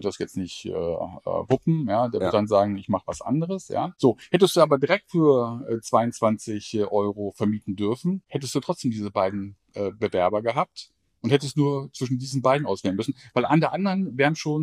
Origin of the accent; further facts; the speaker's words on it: Salzgitter, Lower Saxony, Germany; Genauso groß, wie sie auch in meiner Heimatstadt in Salzgitter nicht ist.